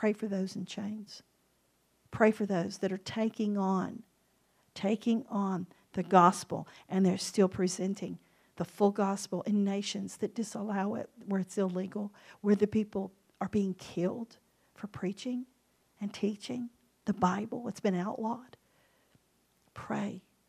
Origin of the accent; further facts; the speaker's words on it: United States; I'm American. I've grown up without persecution.